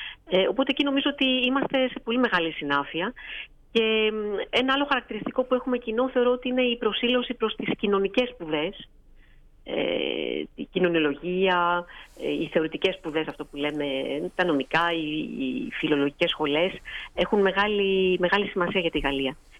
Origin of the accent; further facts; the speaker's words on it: Athens, Attica, Greece; now in France; Η καταγωγή μου είναι από την Αθήνα, έχω γεννηθεί στην Αθήνα. Η καταγωγή από τον πατέρα μου από τη Φιώτιδα, από τη Σκάρφη Αλοκρίδας, και η καταγωγή της μητέρας μου από τα Βίλια Αττικής.